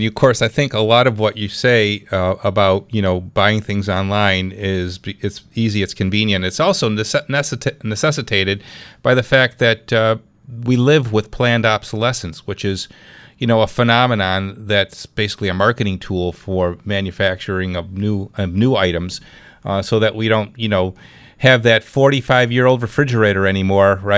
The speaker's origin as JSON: {"language": "English", "town": "Clarence", "region": "New York", "country": "United States", "tie": "born or raised there", "said": "It's a Monday in the Clarence Town Park. So lots of things coming up in my hometown."}